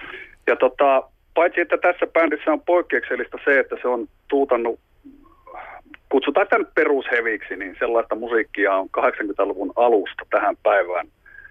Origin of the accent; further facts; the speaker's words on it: Raahe, North Ostrobothnia, Finland; Joo, ja Raahestahan tässä ollaan itsekin.